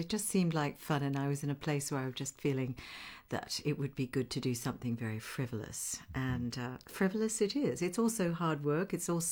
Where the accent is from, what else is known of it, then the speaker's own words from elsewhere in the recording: Australia; And of course, I grew up in Australia. I'm an Australian citizen.